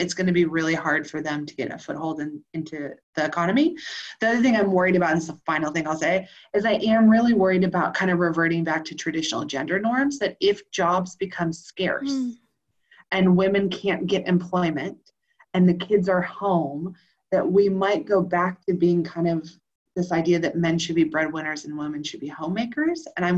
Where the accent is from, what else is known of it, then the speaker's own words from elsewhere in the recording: United States; Okay, so I usually like to bring good news because I'm American